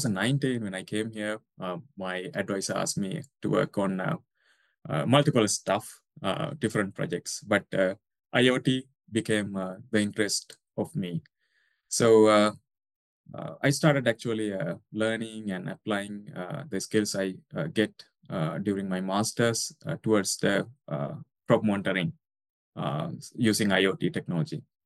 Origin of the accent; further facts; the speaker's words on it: Sri Lanka; So I am from Sri Lanka, a beautiful island situated just down to the India.